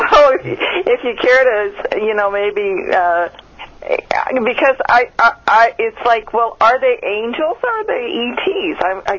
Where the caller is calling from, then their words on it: Washington, United States; I'm calling from Washington.